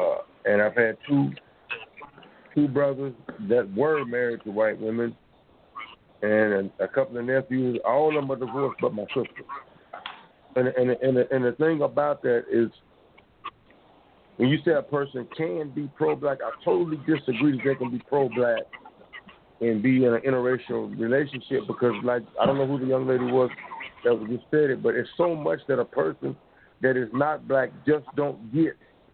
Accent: Tulsa, Oklahoma, United States; I'm from Tulsa, Oklahoma. I'm actually the grandson of a survivor.

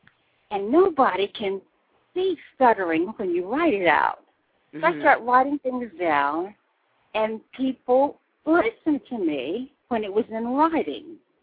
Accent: Amarillo, Texas, United States; also born or lived in Tacoma / Illinois / Columbia; I was born in Tacoma, Washington, but I was raised most of my life as a little girl in Amarillo, Texas, and then I did my high school years in Illinois.

